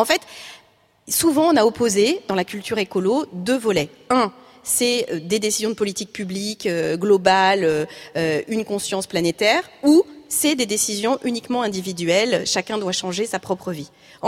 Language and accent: French; France; on est français